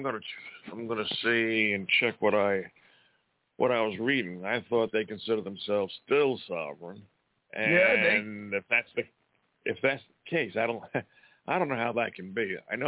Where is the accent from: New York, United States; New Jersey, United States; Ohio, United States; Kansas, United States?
New York, United States; born there; New York.